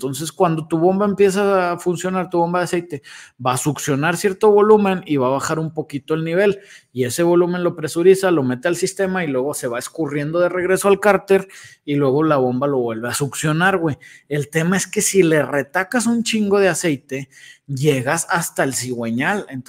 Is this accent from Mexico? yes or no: yes; Mexico; Yo soy mexicano y yo puedo ser mexicano